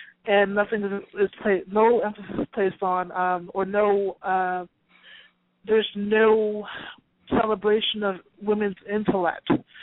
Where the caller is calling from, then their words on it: Washington, District of Columbia, United States; from D.C.